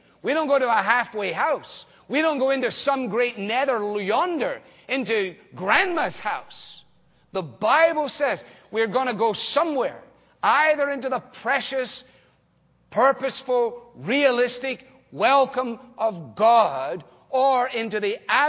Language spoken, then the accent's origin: English; Scotland, United Kingdom; As a boy growing up in Scotland